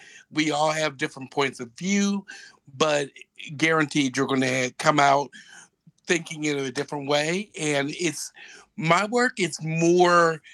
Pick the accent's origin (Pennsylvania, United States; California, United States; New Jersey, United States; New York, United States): Pennsylvania, United States; Pittsburgh; I'm from Pittsburgh, Pennsylvania